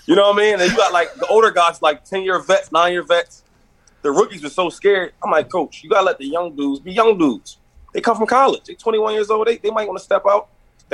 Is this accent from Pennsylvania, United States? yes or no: yes; Harrisburg, Pennsylvania, United States; Yeah, because I'm from Harrisburg. That's about an hour away. So that was like my hometown team.